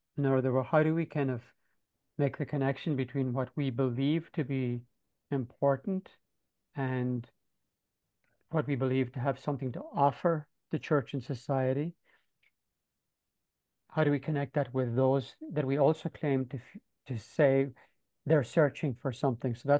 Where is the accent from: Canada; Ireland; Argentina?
Ireland; Ulster; now in Queens, United States; from Jamaica in Queens, and I spent the day with the Federation of the Sisters of St. Joseph